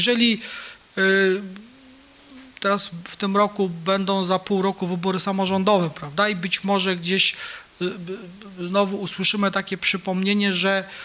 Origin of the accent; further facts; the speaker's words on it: Legionowo, Masovian Voivodeship, Poland; Moja mała ojczyzna, którą dla was jest wasze miasto, wasza dzielnica, wasza ulica, dla mnie moje przepiękne Legionowo.